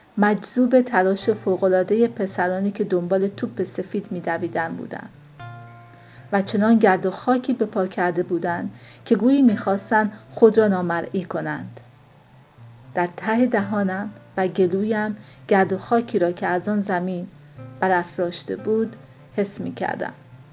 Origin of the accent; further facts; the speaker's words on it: Iran; من در کشور ایران بزرگ شدم.